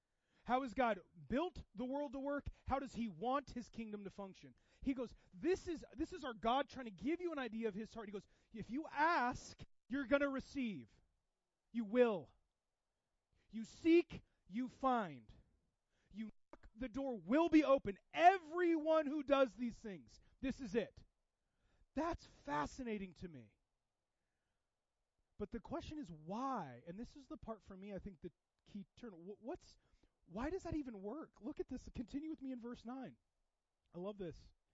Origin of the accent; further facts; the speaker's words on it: Southern US, United States; We're from the South, or you know, you're a Yankee.